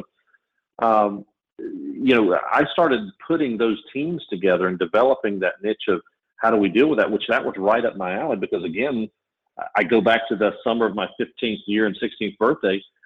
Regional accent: Georgia, United States; I mentioned earlier, I came from Georgia. Down to Florida

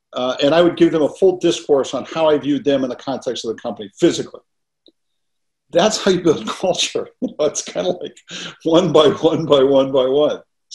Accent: United States; as an American, as a proud American

